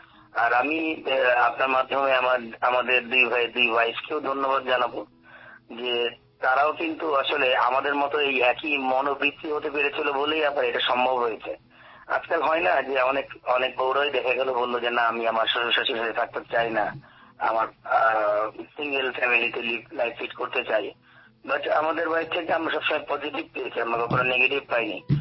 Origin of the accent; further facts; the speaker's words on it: Rajshahi, Rajshahi Division, Bangladesh; আমার দেশের বাড়িও রাজশাহীতে